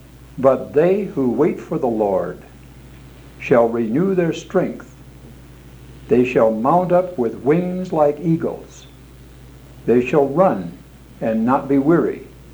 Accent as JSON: {"language": "English", "town": "Portland", "region": "Oregon", "country": "United States", "said": "and I come from Portland, Oregon, for those who may be new to the class today."}